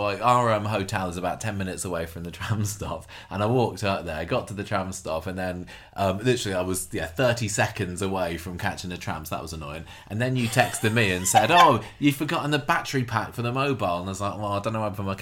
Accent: Southampton, South East England, United Kingdom; We come from Southampton

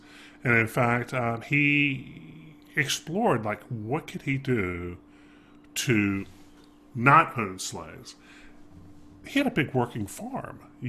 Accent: Fayetteville, North Carolina, United States; Well, and they went up through where I came as my hometown, Fayetteville, North Carolina.

